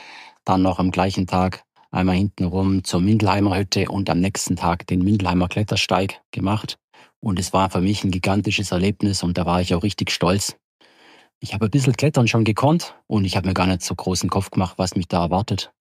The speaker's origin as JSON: {"language": "German", "town": "Reutlingen", "region": "Baden-Württemberg", "country": "Germany", "tie": "born or raised there", "also_born_or_lived": "Allgäu", "moved": "yes", "lives_now": "Feldkirch, Austria", "said": "Ich bin aufgewachsen in Reutlingen, habe dann lange im Allgäu gelebt und wohne jetzt zusammen mit meiner kleinen Familie, meiner Frau und meiner kleinen Tochter in Vorarlberg in Feldkirch in Österreich."}